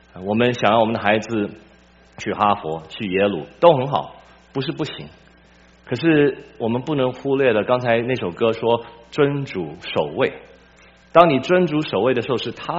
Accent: Taiwan; now in United States; 我在美国可能没有这么多，我以前在台湾长大一段时间

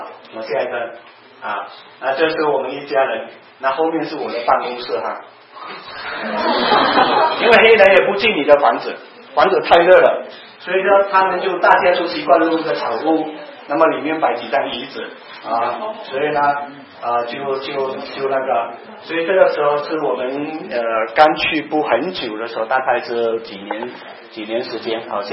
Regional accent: Malaysia; 我们在马来西亚，我是在马来西亚长大

